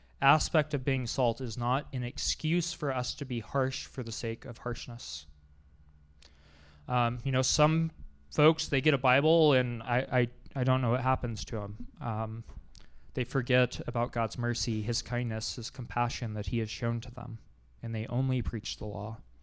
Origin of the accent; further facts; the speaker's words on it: Hurley, Missouri, United States; Yes, this may have happened in my hometown. Just 10. Even if nobody else becomes a Christian, will that have a positive impact on the little town of Hurley, Missouri?